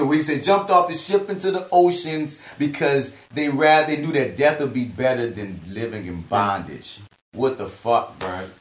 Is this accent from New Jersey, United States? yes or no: no; New Orleans, Louisiana, United States; I'm from New Orleans, dog. We call everybody love here.